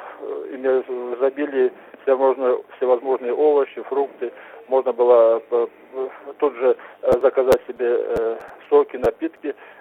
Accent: Verkhnyaya Balkaria, Kabardino-Balkaria, Russia; из Верхней Балкарии.

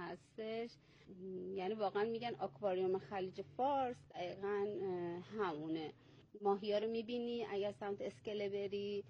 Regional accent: Mashhad, Razavi Khorasan, Iran; خب من چون مشهدی هستم غذای خودمونو میتونم مثلا ارائه بدم،

